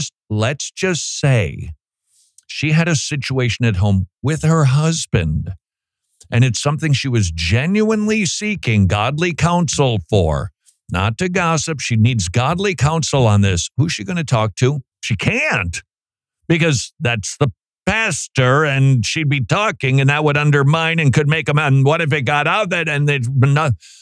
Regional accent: St. Paul, Minnesota, United States; now in Atlanta, United States; We came from St. Paul, Minnesota. Wow, I've been trying to say that like I'm not from there, but I can't help it. St. Paul, Minnesota, then down to Atlanta.

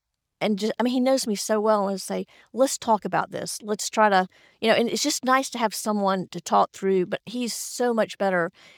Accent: Georgia, United States; And, you know, I grew up in Georgia. Farms are close

